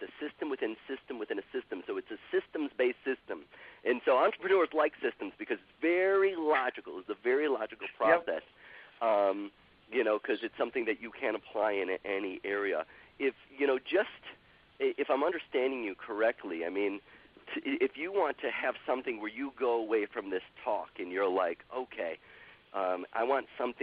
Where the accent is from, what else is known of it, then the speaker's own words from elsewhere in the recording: Chicago, Illinois, United States; Chicago, which is my hometown, San Diego, and then Australia are the 3 places that I teach it.